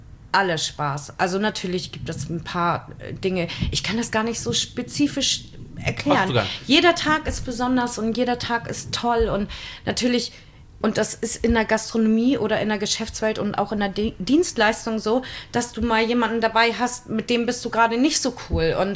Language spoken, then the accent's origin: German; Husum, Schleswig-Holstein, Germany; Also ich bin ja nun auch in Husum aufgewachsen